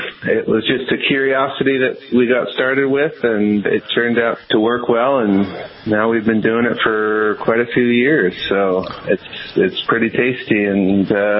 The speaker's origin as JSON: {"language": "English", "town": "Bellingham", "region": "Washington", "country": "United States", "tie": "born or raised there", "said": "I've moved around the state a little bit, but I'm originally from Bellingham, Washington, and so Acme's just east, about, you know, 20 minutes. So we're still pretty close to the area that I grew up."}